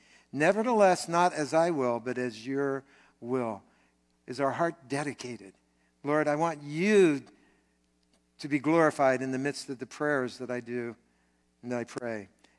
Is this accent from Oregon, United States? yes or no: no; New Jersey, United States; I grew up in New Jersey. Okay, don't hold that against me.